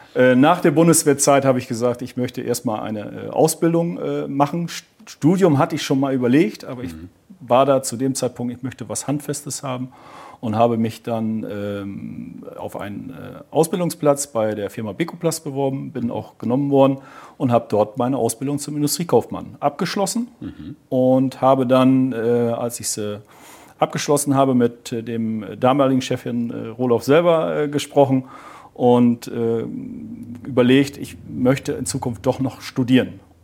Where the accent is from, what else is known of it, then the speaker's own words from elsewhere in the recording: Hochstede, Lower Saxony, Germany; also born or lived in Nordhorn; Ich bin in Nordhorn geboren und in Hochstede aufgewachsen. Meine Eltern kommen aus Hochstede, also wir sind da schon einige Jahrzehnte inzwischen.